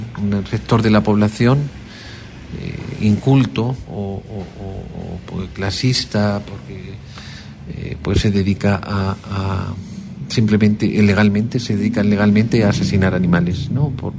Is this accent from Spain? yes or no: yes; Spain; esa lacra que nosotros como españoles dejamos aquí